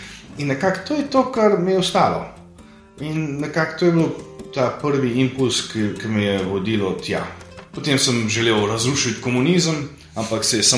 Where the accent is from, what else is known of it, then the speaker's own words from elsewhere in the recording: Cleveland, Ohio, United States; jaz sem v tej družini zrastel. Sem se rodil v Clevelandu pred 53 leti. Živeli smo zelo, bi rekel, tradicionalno slovensko življenje, glede naše religije, naše vere